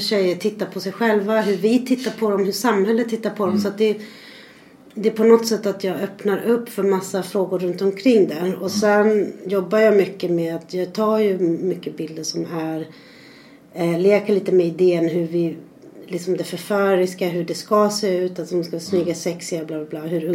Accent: Argentina; now in Sweden; Jag är från Argentina, född i Argentina.

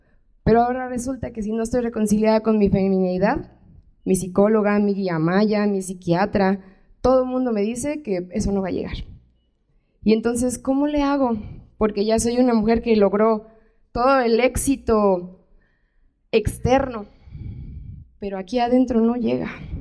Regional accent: Comitán, Chiapas, Mexico; born or raised there; also born or lived in Guadalajara / Mexico City

